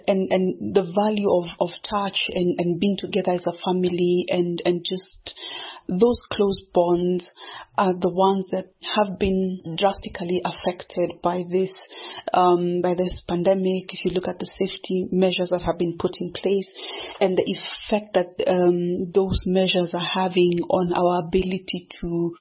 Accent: Kenya; born there; first language Gikuyu; I am a Kenyan born and based poet, writer, and the author of a poetry collection, Minds and Minefields, My Spoken Words. Now, the inspiration to write this poem in my mother tongue, Gikuyu

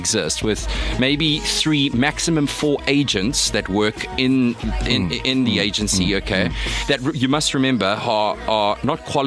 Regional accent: Durban, KwaZulu-Natal, South Africa; now in Johannesburg, South Africa; I born and bred in Durban. I moved up to Joburg

